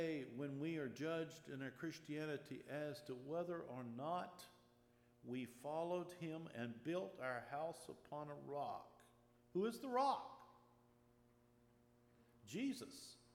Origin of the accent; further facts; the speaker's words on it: Dillon, South Carolina, United States; I grew up in Dillon, South Carolina, in a small town, in a church.